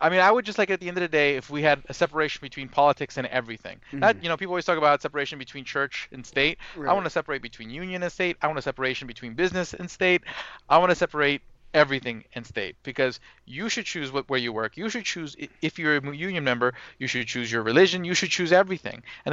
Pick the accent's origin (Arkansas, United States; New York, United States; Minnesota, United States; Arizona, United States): New York, United States; Brooklyn; I'm from Brooklyn, so I'm probably not too far from where you're at.